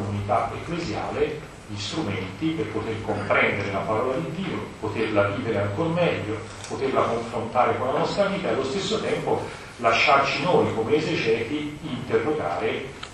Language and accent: Italian; Florence, Tuscany, Italy; poi io sono fiorentino, non mi riuscirei per nemmeno, il nostro modo è un modo franco, molto aperto